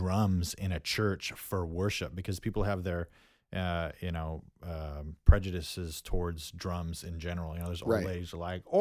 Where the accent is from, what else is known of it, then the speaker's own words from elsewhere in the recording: Fresno, California, United States; born there; I was born in Fresno.